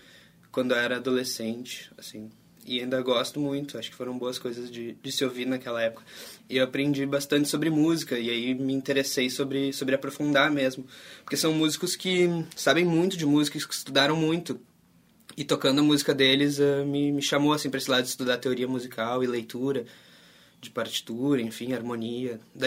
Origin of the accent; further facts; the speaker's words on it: Porto Alegre, Rio Grande do Sul, Brazil; Sim, sou de Porto Alegre e morei aqui sempre, a vida toda.